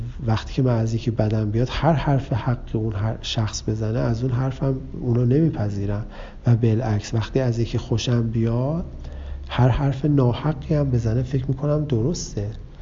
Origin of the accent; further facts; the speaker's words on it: Iran; ما ایرانی هستیم، در ایرانی متولد شدیم که مولانا داره، در ایرانی درس خوندیم و رشد کردیم